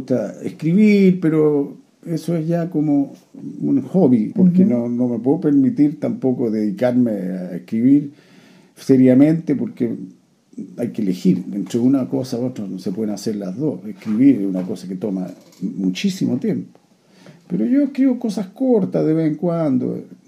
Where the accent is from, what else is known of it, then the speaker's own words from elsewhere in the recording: Santiago, Santiago Metropolitan, Chile; en Santiago, en La Reina. Es muy importante para mí La Reina, porque cuando yo nací, La Reina era como campo, era un suburbio que estaba muy mezclado socialmente. Había gente muy pobre, había clase media como nosotros.